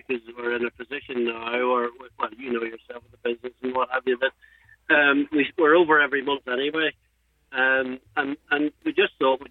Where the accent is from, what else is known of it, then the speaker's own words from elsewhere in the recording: Belfast, Northern Ireland, United Kingdom; And you know, I consider it my hometown.